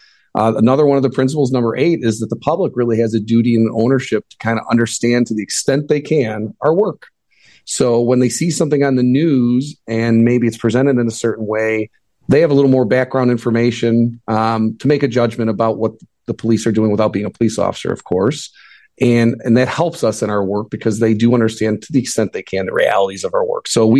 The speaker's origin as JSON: {"language": "English", "town": "Tinley Park", "region": "Illinois", "country": "United States", "tie": "born or raised there", "said": "chief of police currently for the city of Highland Park. So I grew up in Tinley Park, Illinois, so South Side. My dad was a police officer in Tinley Park."}